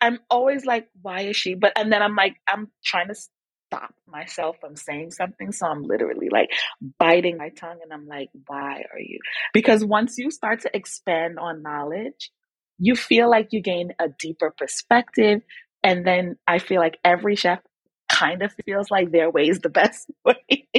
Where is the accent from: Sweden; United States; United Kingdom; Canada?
United Kingdom; born there; I am British born, but my parents are Jamaican.